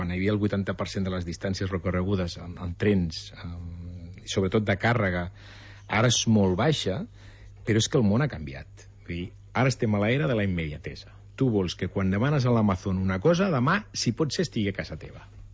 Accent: Reus, Catalonia, Spain; jo soc de Reus, així que també venia a estudiar aquí, i em vaig quedar

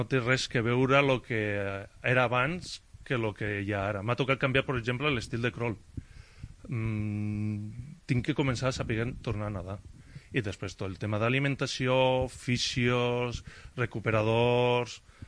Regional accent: Bilbao, Basque Country, Spain; jo soc de Bilbao, havia entrenat a Bilbao, havia participat en campionats al País Basc

